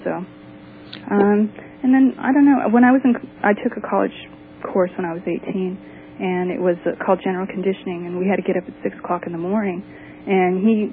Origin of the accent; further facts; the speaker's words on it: Colorado, United States; moved away as an adult; now in Minnesota, United States; I'm originally from Colorado, so we had moved to Minnesota, and I really didn't have anyone.